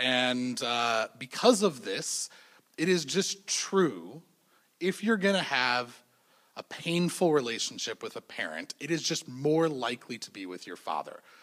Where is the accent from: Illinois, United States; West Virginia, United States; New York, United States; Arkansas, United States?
Illinois, United States; Evanston; Growing up in Evanston, not so far away, my father